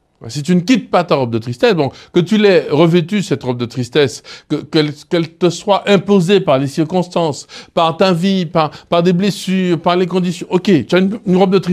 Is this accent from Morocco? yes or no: no; Martinique, France; Comme on dit chez nous en Martinique, la terre n'a pas capoté.